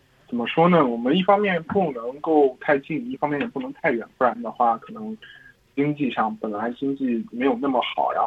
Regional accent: Australia; 然后的话我觉得作为一个澳洲人来讲

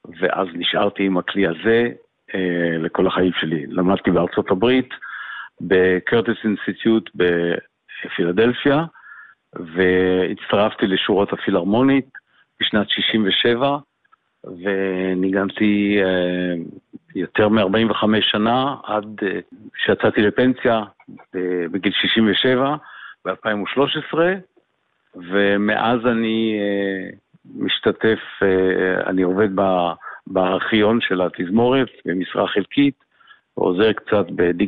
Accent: Tel Aviv, Tel Aviv District, Israel; also born or lived in United States; אני יליד תל אביב ולמשפחה מוזיקלית.

